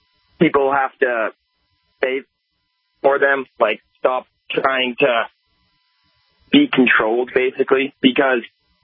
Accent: Boston, Massachusetts, United States; now in Maine, United States; I'm from Boston, so I really know what it's like to live under basically an oppressive regime. But I was blessed by the grace of God. Now I actually moved up to Maine

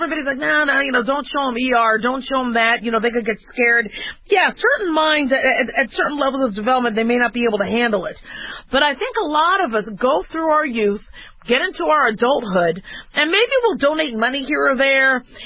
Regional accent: Phoenix, Arizona, United States; I remember growing up in Phoenix, city shut down by 11 o'clock.

